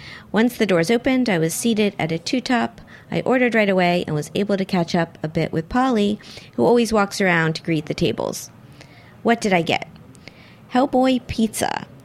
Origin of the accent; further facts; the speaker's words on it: Miami, Florida, United States; Growing up in Miami, I didn't know really people did that.